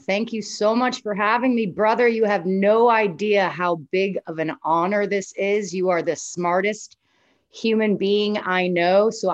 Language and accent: English; Canada; growing up in Canada, I had that European upbringing